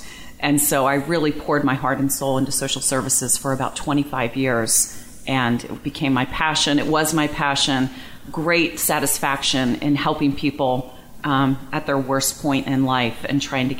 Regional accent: Baltimore, Maryland, United States; moved away as an adult; So I grew up in Baltimore, Maryland, and I lived in Baltimore until I was about 29, and that's when my family and I moved to Connecticut.

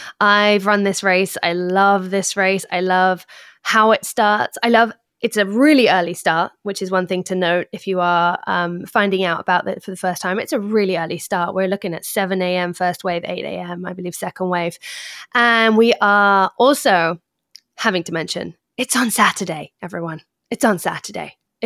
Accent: United Kingdom; I know I'm British

